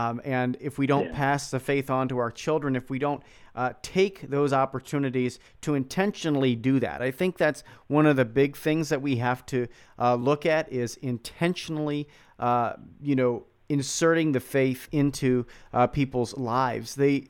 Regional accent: Philadelphia, Pennsylvania, United States; I grew up in Philadelphia. So I was confirmed when I was in sixth grade.

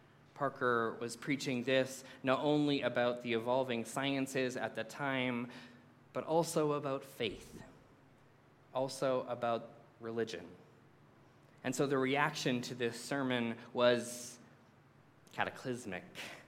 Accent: Canada; So I grew up in Canada.

